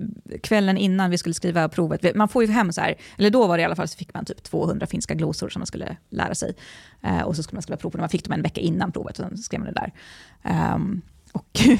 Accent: Västerås, Västmanland County, Sweden; born there; Jag är född i Västerås.

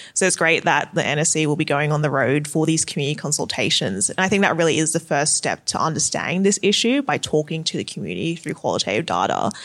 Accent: Australia; born there; first language English; For me, I was born in Australia. My first language is English

